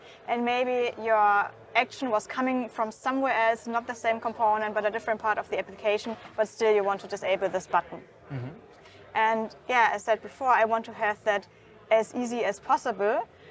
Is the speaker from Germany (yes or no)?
yes; Munich, Bavaria, Germany; English is a second language; Hi, I'm from Munich.